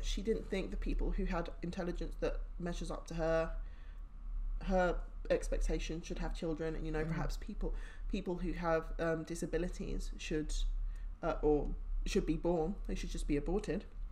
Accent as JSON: {"language": "English", "country": "United Kingdom", "said": "being someone who straddles two worlds anyway, being British and Afro-Caribbean"}